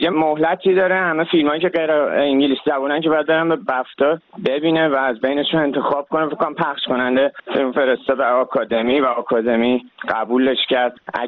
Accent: Iran; moved away as an adult; من چون 18-19 سال تو ایران زندگی کردم، بزرگ شدم

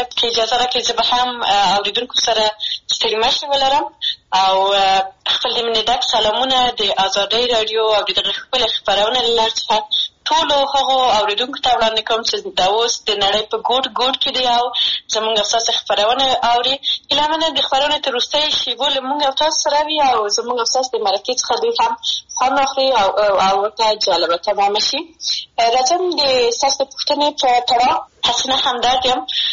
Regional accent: Maidan Wardak, Afghanistan; born or raised there

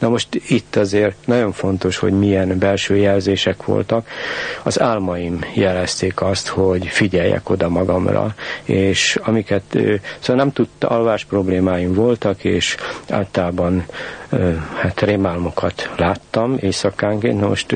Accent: Bratislava, Bratislava Region, Slovakia; now in Budapest, Hungary; Hát miért élek én pozsonyiként Budapesten?

